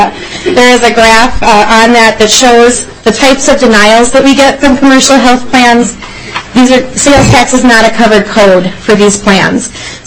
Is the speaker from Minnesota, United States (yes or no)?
yes; Blaine, Minnesota, United States; I'm from Blaine, Minnesota.